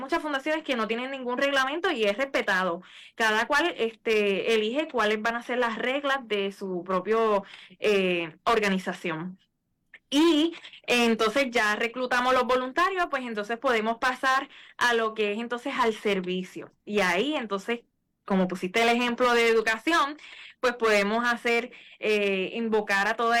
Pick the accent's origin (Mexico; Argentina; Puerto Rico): Puerto Rico; Y se nos hace, como buen puertorriqueño, un arroz con pollo.